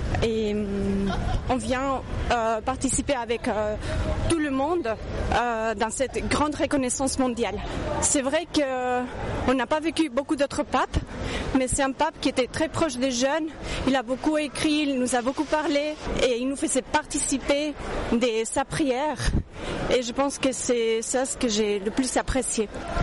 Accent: Switzerland; je viens de la Suisse.

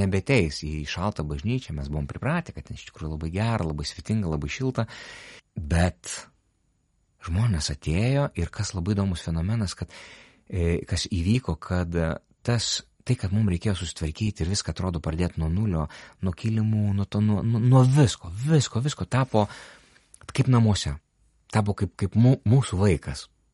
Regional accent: Vilnius, Vilnius County, Lithuania; nors esu vilnietis

